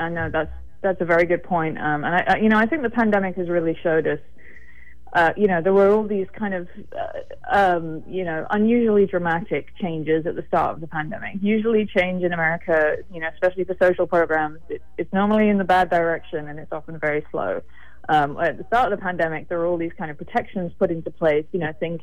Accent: United Kingdom; You know, I'm from Britain.

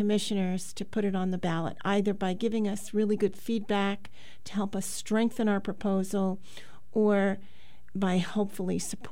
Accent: Oceanside, New York, United States; also born or lived in Albuquerque; I was born and raised in Oceanside, Long Island. And then I went to school there. I grew up in a lower middle class neighborhood.

